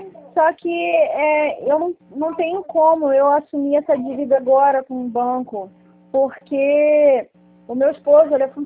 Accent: São Pedro da Aldeia, Rio de Janeiro, Brazil; Não, ele é de Cabo Frio, eu sou de São Pedro.

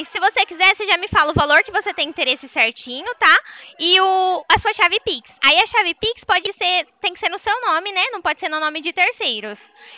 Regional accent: Araras, São Paulo, Brazil; Eu sou de Araras, da Poupa Cred de Araras.

